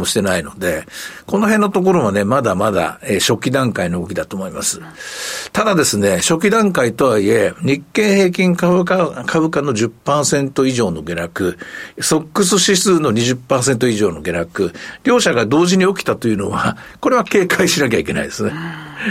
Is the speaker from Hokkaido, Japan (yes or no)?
no; Osaka, Japan; 私は大阪出身ですけど